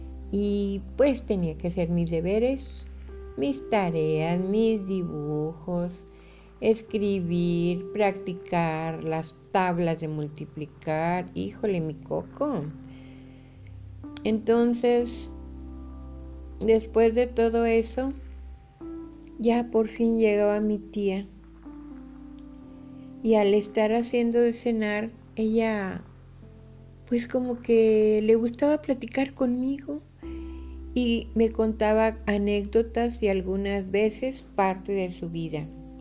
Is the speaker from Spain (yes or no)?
no; Mexico; soy escritora mexicana